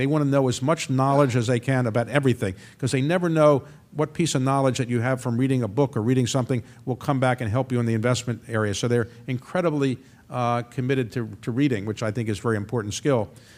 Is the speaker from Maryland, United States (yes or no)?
yes; Baltimore, Maryland, United States; I grew up in Baltimore, and there was the Enoch Pratt Free Library.